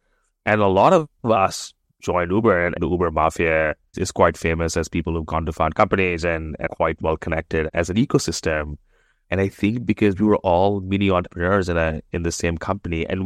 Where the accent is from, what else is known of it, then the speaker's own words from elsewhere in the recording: Kolkata, West Bengal, India; I grew up in India. So I spent 0 to 17 and a half in India, most of it in a town called Calcutta in the east of India. So it's a town of about 14 odd million people. And they speak Bengali. And I am Bengali.